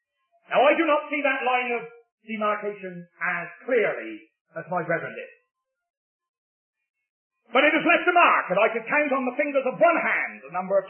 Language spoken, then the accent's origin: English; England, United Kingdom; You know, I'm always sort of boasting in the fact that I'm an Englishman.